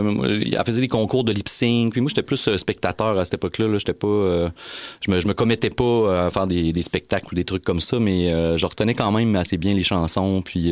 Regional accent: Quebec City, Quebec, Canada; ma famille restait dans le coin de Charlebourg, Notre-Dame-des-Laurentides, Lac-Saint-Charles. Alors, j'ai grandi un peu là-bas, mais surtout j'ai grandi après à Limoilou.

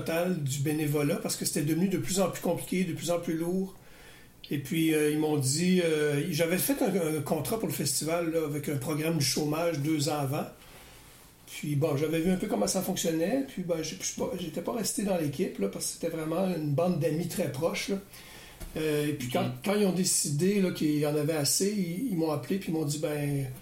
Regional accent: Quebec City, Quebec, Canada; Puis je suis un gars, j'ai été élevé à Québec.

